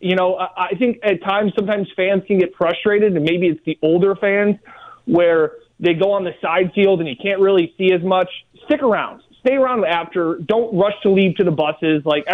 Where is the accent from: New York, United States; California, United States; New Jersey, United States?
New York, United States; Rochester; That was my memory, like growing up in Rochester, like going to see Doug Flutie and these guys